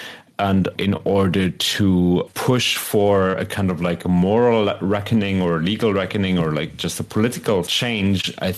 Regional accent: Germany; English is a second language; I'm German. I'm not Jewish. I grew up in Germany

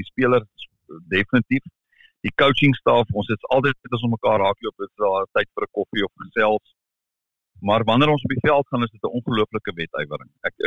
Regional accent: Paarl, Western Cape, South Africa; ons is al twee van die Parel. So ons is saam hier, saam in ons dorp

